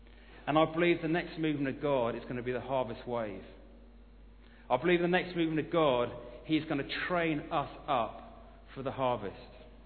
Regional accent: Chorleywood, East of England, United Kingdom; Growing up in Chorleywood

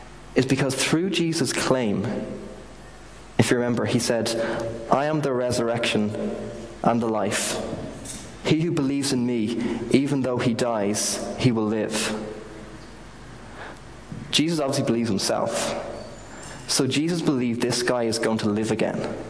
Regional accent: Ireland; As Irish people, I don't think we're very good at this.

